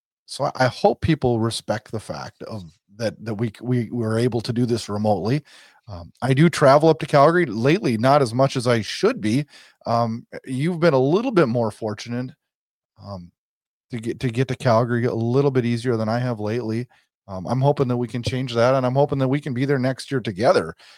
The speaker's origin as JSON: {"language": "English", "region": "North Dakota", "country": "United States", "said": "I am from North Dakota, which is just, I live in a town just about an hour and 10 minutes from the border. So I am very close to the border"}